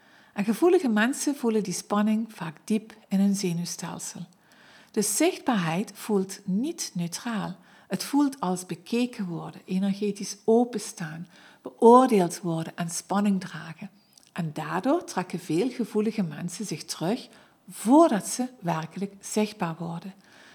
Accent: Limburg, Netherlands; accent: Limburgish; Ik bleef het maar uitstellen omdat ik bang was om af te worden gerekend op mijn Limburgse accent.

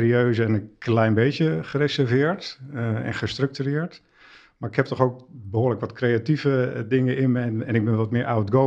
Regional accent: Heerenveen, Friesland, Netherlands; also born or lived in Dokkum; Ik ben in Dokkum geboren. Toen zijn we verhuisd naar Heerenveen. En daar heb ik mijn jeugd doorgebracht. Lagere school, middelbare school, tot mijn 18e.

